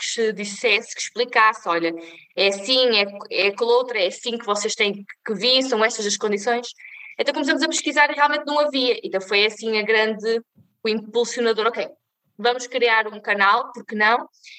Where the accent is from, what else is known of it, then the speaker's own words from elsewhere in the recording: Portugal; enquanto portugueses, daquilo que nós sabemos